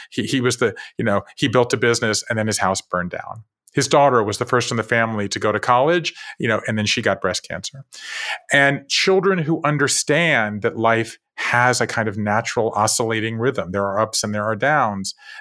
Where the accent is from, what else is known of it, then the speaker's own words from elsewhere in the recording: American South, United States; I grew up in the American South, so right, so we have hurricanes. We don't have wildfires like you guys have on the West Coast